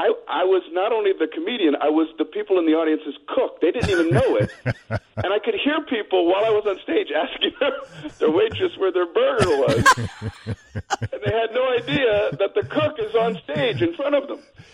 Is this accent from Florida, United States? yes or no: yes; Miami, Florida, United States; There was a comedy club that opened near where I grew up. I grew up in Miami, Florida.